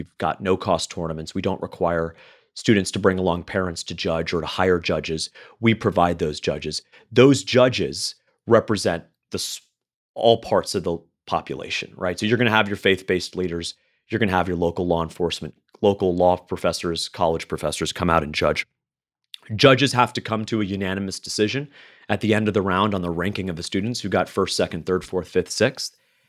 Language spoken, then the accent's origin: English; Florida, United States; Well, you know, I grew up in Florida. I live in Florida.